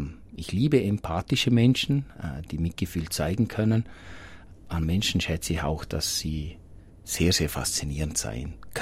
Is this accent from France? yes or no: no; Liechtenstein; mit Röstzwiebeln und bei uns in Liechtenstein mit Apfelmus, nicht mit Salat.